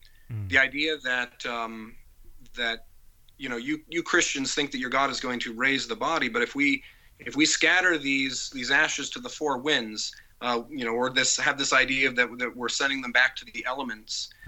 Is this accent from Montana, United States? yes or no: yes; Montana, United States; My understanding is up in the northwest part of the country, you know, where I grew up in Montana, I saw this a bit.